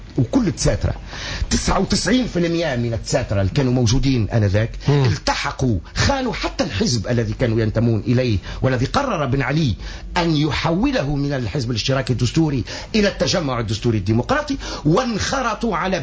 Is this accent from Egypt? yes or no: no; Tunisia; لأن احنا عندنا في تونس قلبان الفيستا كما قفل الصباط